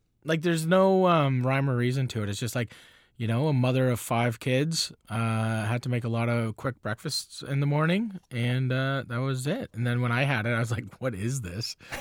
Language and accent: English; the Maritimes, Canada; And I grew up, you know, I'm from the Maritimes